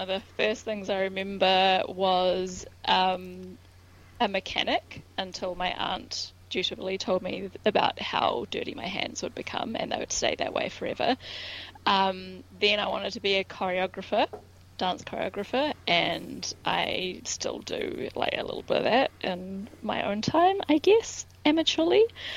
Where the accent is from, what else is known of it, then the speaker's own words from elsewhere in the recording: Auckland, New Zealand; I grew up in Auckland and I am still there. I've only ever lived on the North Shore, so no idea what happens over the bridge.